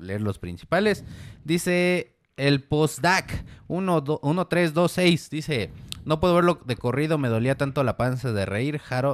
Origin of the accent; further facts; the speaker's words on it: Ciudad Satélite, State of Mexico, Mexico; Yo soy de Sateluco, pero estaría chingón conocerlos.